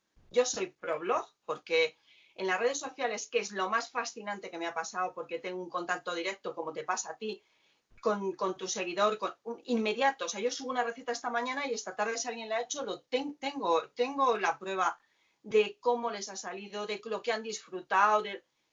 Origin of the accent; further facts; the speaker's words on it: Cuenca, Castilla-La Mancha, Spain; Yo soy de Cuenca y es la receta estrella, un morteruelo conquense.